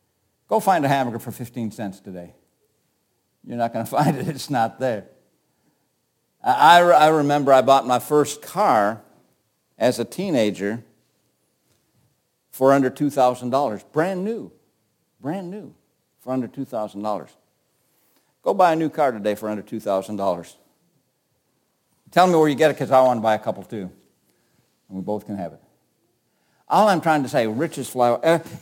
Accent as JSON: {"language": "English", "country": "United States", "said": "I love being an American. I wouldn't want to be anything other than an American."}